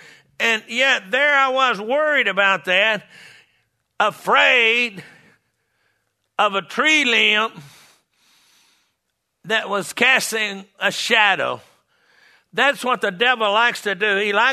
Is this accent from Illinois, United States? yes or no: no; Farmersville, Texas, United States; born there; My dad was pastor of Farmersville First Assembly of God Church in Farmersville, Texas. And I was born that Sunday morning, September 3rd, 1939, at 7 o'clock in the morning.